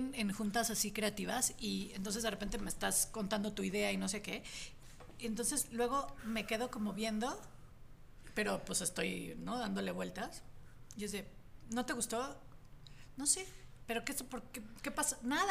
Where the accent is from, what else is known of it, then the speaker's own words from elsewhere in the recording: Monterrey, Nuevo León, Mexico; Nací en Monterrey y crecí okay. en la ciudad.